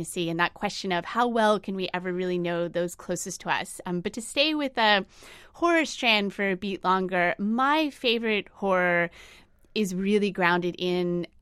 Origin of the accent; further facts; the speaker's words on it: Orlando, Florida, United States; I grew up in Orlando, Florida, which is a part of the state where culture and economy has been really powerfully shaped by tourism.